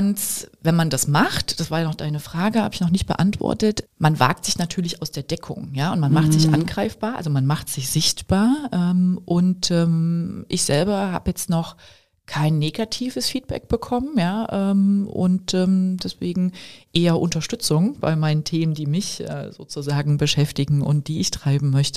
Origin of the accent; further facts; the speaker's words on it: Leipzig, Saxony, Germany; Ich bin ja sozusagen in der Nähe von Leipzig geboren und groß geworden in Leipzig